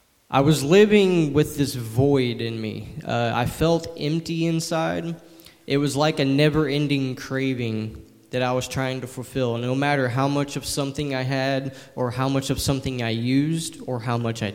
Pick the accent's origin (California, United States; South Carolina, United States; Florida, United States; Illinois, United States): Illinois, United States; DuQuoin; I was born and raised in DuQuoin, Illinois, and I'm 28 years old.